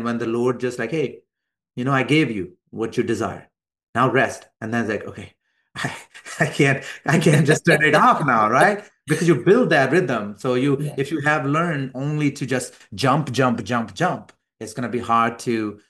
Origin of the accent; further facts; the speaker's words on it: Pakistan; now in United States; as a Pakistani, leaving Pakistan, Pakistani Christian, leaving Pakistan and coming to the West and then getting here in the United States, establishing a life here, career here